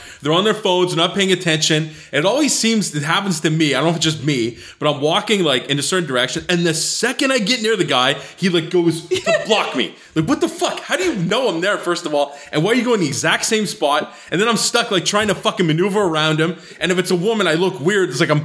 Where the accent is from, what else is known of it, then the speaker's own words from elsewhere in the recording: Montreal, Quebec, Canada; I'm from Montreal. It's fine.